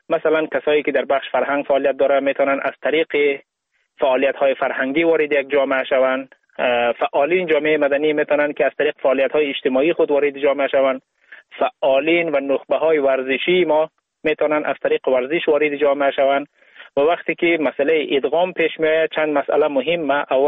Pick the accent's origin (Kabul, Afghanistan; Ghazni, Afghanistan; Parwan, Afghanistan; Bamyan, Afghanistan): Ghazni, Afghanistan; born or raised there; now in Sweden